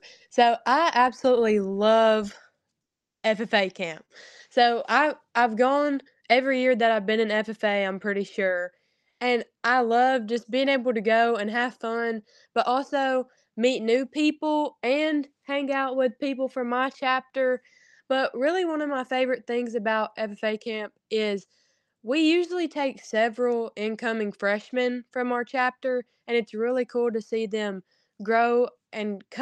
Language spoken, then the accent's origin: English; Tennessee, United States; I was the only person from my chapter and one of three people from West Tennessee